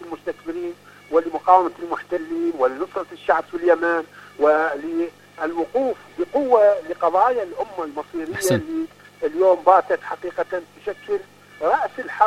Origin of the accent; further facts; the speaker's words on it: Iraq; إحنا عندنا في العراق